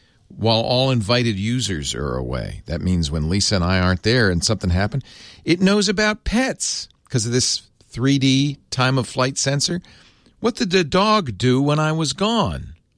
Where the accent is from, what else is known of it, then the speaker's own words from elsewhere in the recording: Providence, Rhode Island, United States; Red Sox fan. I grew up in Providence.